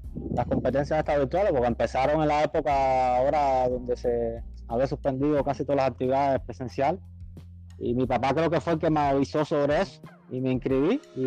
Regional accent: Isla de la Juventud, Cuba; also born or lived in Matanzas; Bueno, yo nací en Matanzas, pero me crié aquí en la Isla de la Juventud y vivo aquí desde que tengo un año, creo.

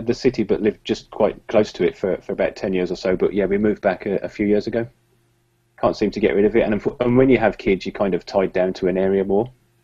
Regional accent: Birmingham, West Midlands, United Kingdom; It's quite an unusual city. It's the UK's second city, so it's pretty big

